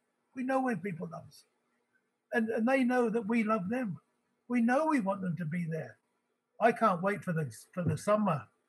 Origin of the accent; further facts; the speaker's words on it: England, United Kingdom; moved away; because we moved away from England, the wife and our family, and I talk to my mother often and my father often on the phone, and the time would come when I'd say, "We're coming home."